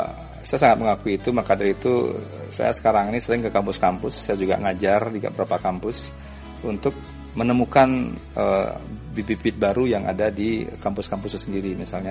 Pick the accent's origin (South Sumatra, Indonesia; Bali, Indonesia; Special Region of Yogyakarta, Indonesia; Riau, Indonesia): Bali, Indonesia; Dan kami dari Bali memulai seperti itu karena kita mikir the next-nya.